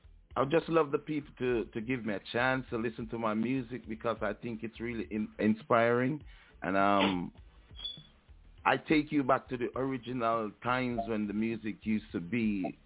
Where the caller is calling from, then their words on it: Orlando, Florida, United States; Right now I'm calling in from Orlando in the United States.